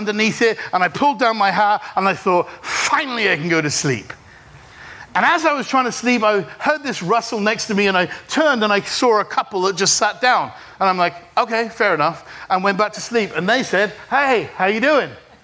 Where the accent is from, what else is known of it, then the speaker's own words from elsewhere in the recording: England, United Kingdom; now in Chicago, United States; I'm actually from England, but we live in Chicago.